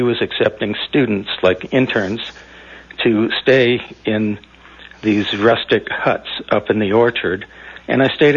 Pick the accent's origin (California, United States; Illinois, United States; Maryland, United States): California, United States; Los Angeles; I grew up in Los Angeles and was always interested in Asia, studied Asian studies at Berkeley